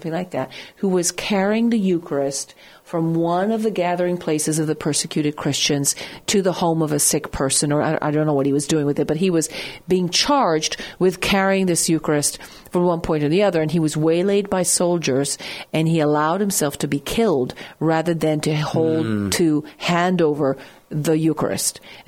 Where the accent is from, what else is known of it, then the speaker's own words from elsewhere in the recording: Italy; as a school child growing up in Italy, one of the earliest saints that we were ever taught about was a little boy